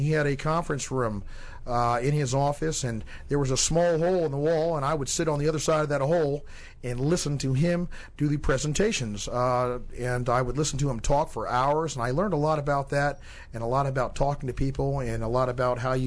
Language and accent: English; Washington, District of Columbia, United States; Unfortunately, growing up in Washington, D.C., the majority of my friends are no longer here.